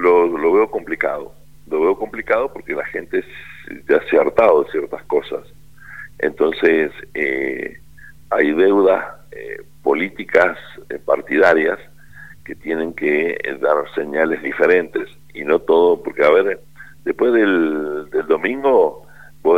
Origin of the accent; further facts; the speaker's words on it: Argentina; porque somos todos argentinos